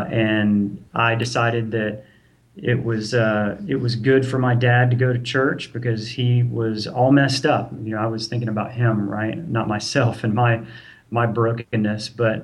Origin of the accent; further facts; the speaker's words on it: Georgia, United States; and I grew up in Georgia here in the Bible Belt, right?